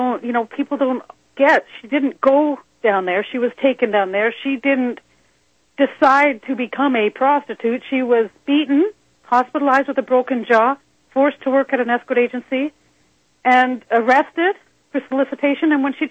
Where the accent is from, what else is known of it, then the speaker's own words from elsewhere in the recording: Canada; I'm from Canada, so we don't even know the stats for both countries